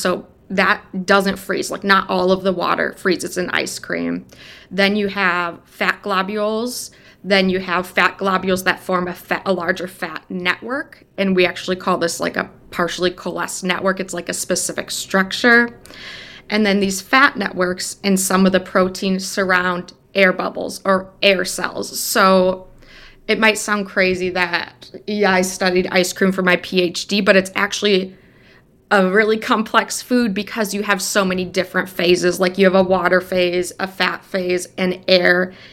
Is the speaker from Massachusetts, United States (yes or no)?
no; Wisconsin, United States; I grew up in Wisconsin and ended up going to the University of Wisconsin-Madison because that was like the good school that you should go to.